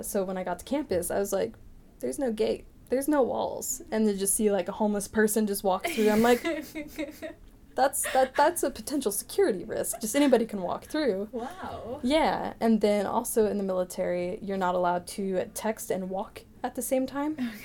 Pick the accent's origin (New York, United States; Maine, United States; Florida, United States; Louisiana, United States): Maine, United States; They fell in love, and then they moved back to Maine because that's where he's from. So I grew up in Maine.